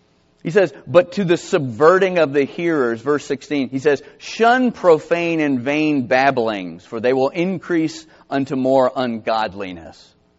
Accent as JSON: {"language": "English", "region": "Georgia", "country": "United States", "tie": "born or raised there", "said": "I grew up in South Georgia, and the way to say that is, if I were you, this is what I would do."}